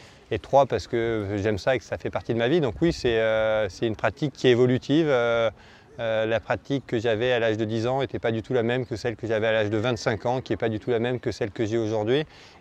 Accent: France; Moi, j'ai grandi dans les Pyrénées. Je suis de l'âge de Kylian.

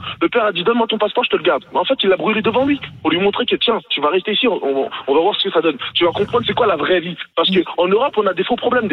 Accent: Nigeria; now in France; je venais d'arriver en France. Déjà, arrivé au Nigeria, parce que moi, je suis originaire du Nigeria.

